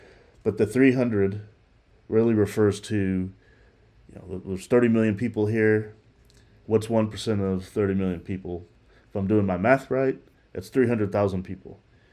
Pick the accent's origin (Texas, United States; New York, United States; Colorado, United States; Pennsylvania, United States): Texas, United States; I would prefer my home state of Texas